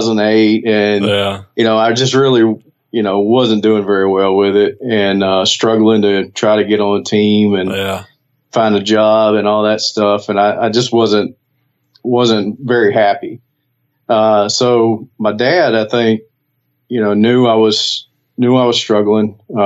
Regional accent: Louisiana, United States; So I grew up in Northeast Louisiana.

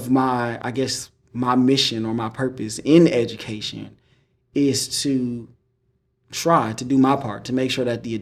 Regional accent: Detroit, Michigan, United States; now in Houston, United States; I'm from Detroit, Michigan. I didn't see a single horse when I lived in Detroit. Now, when I came down here in Houston, you do have horses running around Third Ward and Sunnyside and everywhere else.

